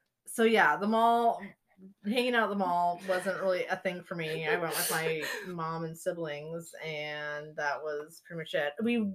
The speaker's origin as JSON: {"language": "English", "region": "Oregon", "country": "United States", "tie": "born or raised there", "said": "Well, I grew up on the West Coast in Oregon."}